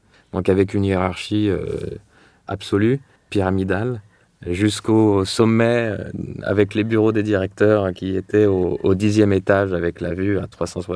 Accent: Paris, Île-de-France, France; also born or lived in London, United Kingdom; Donc la jeunesse, j'ai grandi à Paris et Londres, où mon père a vécu pendant pas mal d'années.

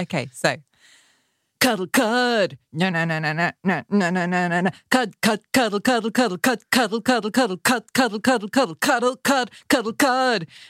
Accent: South West England, United Kingdom; born or raised there

